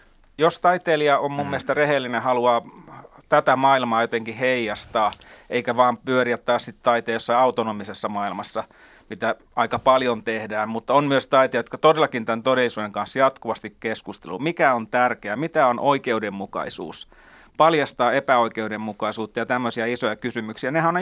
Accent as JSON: {"language": "Finnish", "town": "Lapua", "region": "South Ostrobothnia", "country": "Finland", "tie": "born or raised there", "said": "Eli mä oon kasvanut Piispalassa koko elämäni."}